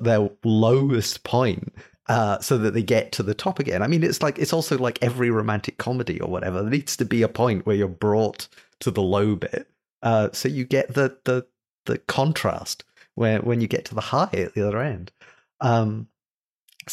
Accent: Scotland, United Kingdom; despite being British, Scottish, I have zero interest in football.

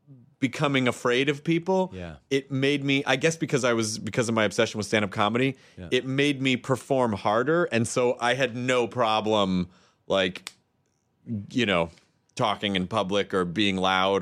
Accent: Santa Rosa, California, United States; I'm from Santa Rosa, California. I come in here all the time.

